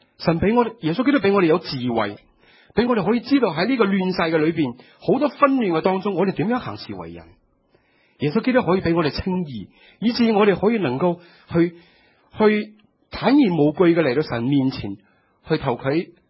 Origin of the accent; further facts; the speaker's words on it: China; 我哋中国人开餐咧系好多餸嘅。